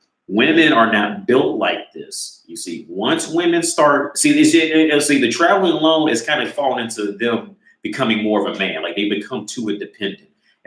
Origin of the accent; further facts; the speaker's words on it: United States; I bumped into her because I'm from America.